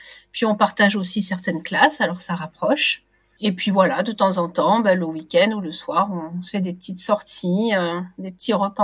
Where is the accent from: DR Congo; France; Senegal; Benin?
France; Martigues, Provence-Alpes-Côte d'Azur; Alors, je viens du sud de la France, d'une petite ville qui s'appelle Martigues. J'ai fait mes études à Aix-en-Provence